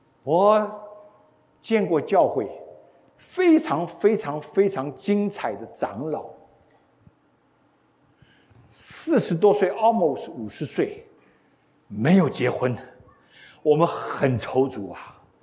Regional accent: China; 我们从中国来的

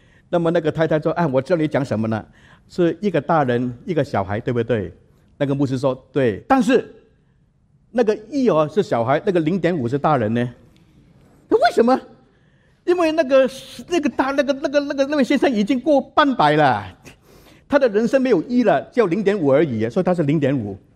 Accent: United States; 所以我们美国人这个美誉啊

